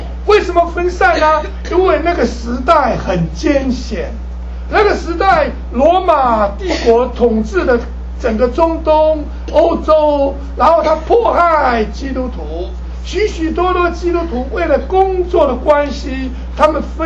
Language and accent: Chinese; China; 我们中国人最喜欢当官啊